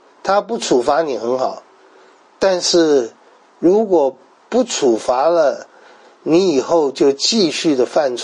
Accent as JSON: {"language": "Chinese", "country": "China", "said": "他的儿子呢旁边总有一个我们中国人可能叫书童的"}